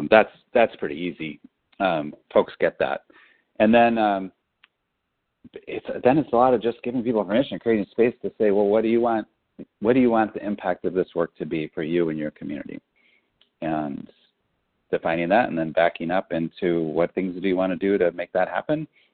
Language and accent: English; West Coast, United States; Came out back to the West Coast because I'm from the West Coast and I missed it.